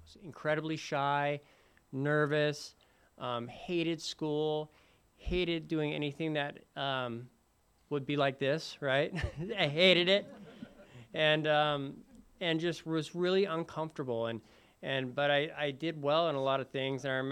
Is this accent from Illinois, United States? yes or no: no; California, United States; And so I love this part of town, and growing up in Ocean Beach was great.